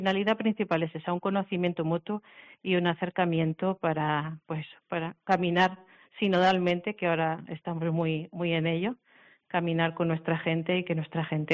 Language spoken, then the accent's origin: Spanish; Community of Madrid, Spain; now in Canary Islands, Spain; soy madrileña. Llevo en Canarias 27 años, ya soy casi canaria, o sin casi.